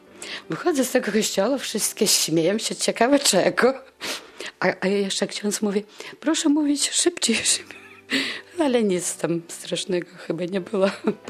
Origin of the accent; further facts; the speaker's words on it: Lithuania; Polish is a second language; Ja ze swojego litewskiego nie zrezygnuję obywatelstwa, bo jestem Litwinką. Zresztą bardzo lubię Litwę i nie mogę pozwolić sobie, żeby zmienić obywatelstwo, a podwójnego nie mam.